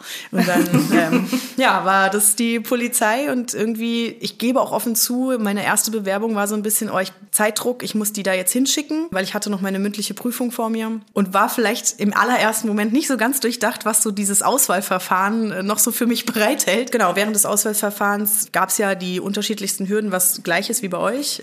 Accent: Mainz, Rhineland-Palatinate, Germany; Ich komme aber aus Rheinland-Pfalz, aus Mainz.

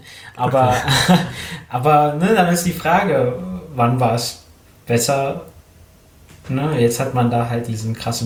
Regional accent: Turkey; ich bin ja Türke, deswegen habe ich ein Tsch.

